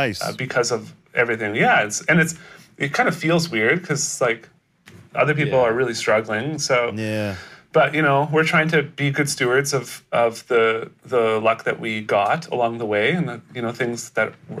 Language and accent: English; Canada; you know I'm born in Canada. Born in Canada, great parents. You know, not a lot of like hardships growing up.